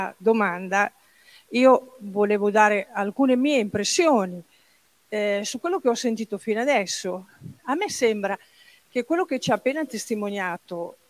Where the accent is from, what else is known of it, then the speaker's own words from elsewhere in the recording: Bologna, Emilia-Romagna, Italy; Io sono di Bologna, in cui giustizia non c'è stata